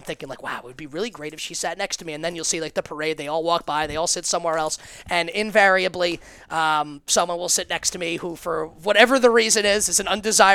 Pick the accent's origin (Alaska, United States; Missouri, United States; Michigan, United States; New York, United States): New York, United States; I'm from New York, so I have, like, that bit of an attitude in me.